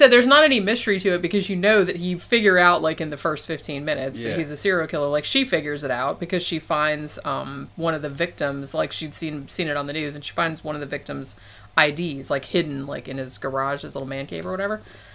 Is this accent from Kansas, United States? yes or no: yes; Kansas, United States; I'm from Kansas, I know.